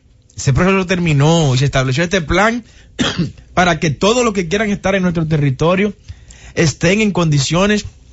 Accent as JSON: {"language": "Spanish", "country": "Dominican Republic", "said": "el dominicano y yo tengo que andar con mis documentos encima como dominicano"}